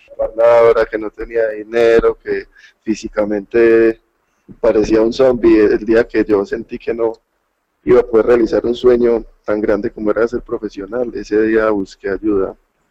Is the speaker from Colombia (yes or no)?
yes; Medellín, Antioquia, Colombia; soy adicto, soy de Colombia, Medellín, Colombia